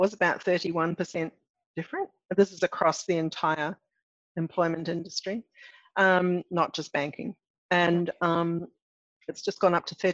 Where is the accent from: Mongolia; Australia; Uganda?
Australia; Well, can I say my experience as Australian?